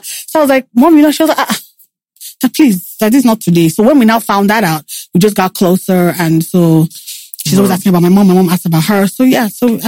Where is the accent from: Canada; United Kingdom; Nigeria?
Nigeria; Lagos; We enjoyed life living even in Lagos. I grew up here in Lagos.